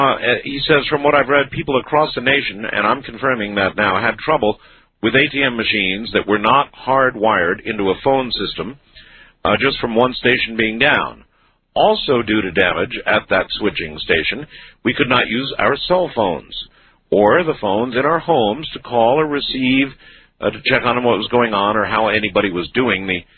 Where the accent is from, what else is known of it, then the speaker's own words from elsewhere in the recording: Somerset, New Jersey, United States; I'm from Somerset, New Jersey. Somerset County, New Jersey, actually.